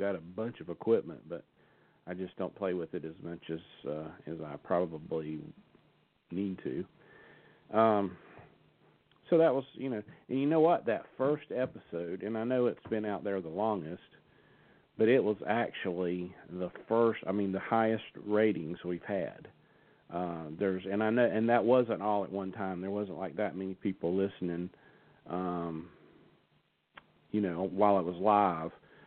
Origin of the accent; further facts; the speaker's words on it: the South, United States; accent: Southern; I can't seem to lose my Southern accent